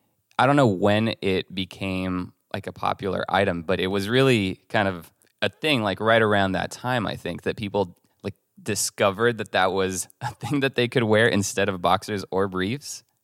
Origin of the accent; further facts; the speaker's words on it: France; growing up in France. Like that was like I grew up there